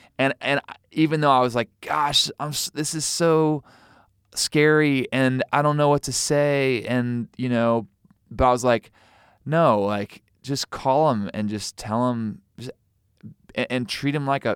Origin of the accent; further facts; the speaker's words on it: Missouri, United States; I'm from Missouri, so I can say that.